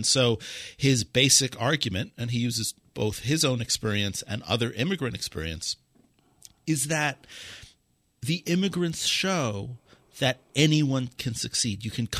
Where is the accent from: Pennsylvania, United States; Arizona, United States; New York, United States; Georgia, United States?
New York, United States; New York City; And I always tell people that I grew up in New York City around every religion, around every color, around every nationality, every economic class you can imagine within like six blocks.